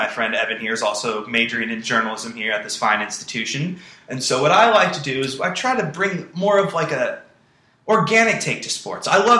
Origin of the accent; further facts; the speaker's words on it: Washington, United States; I grew up in Washington State as well. So I know my Huskies, my Cougars, my Eastern Washington Eagles.